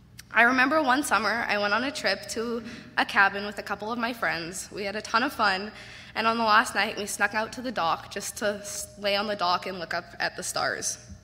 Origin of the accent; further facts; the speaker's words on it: Miami, Florida, United States; born there; So I was born in Miami, Florida